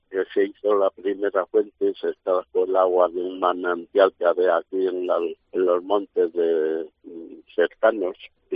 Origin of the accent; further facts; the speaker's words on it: Madrid, Community of Madrid, Spain; Yo nací en Madrid, estudié y trabajé en Madrid, aunque venía aquí todos los veranos, después ya fines de semana y temporadas.